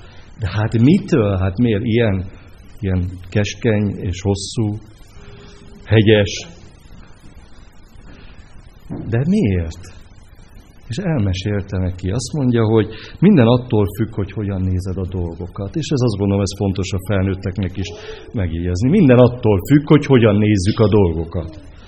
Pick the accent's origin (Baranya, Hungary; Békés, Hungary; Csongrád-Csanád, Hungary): Baranya, Hungary; Pécs; now in Érd, Hungary; a feleségemmel érkeztünk. Igazából eredetileg pécsiek vagyunk mi, de két és fél éve, kicsit több mint két és fél éve, hogy Érdre költöztünk.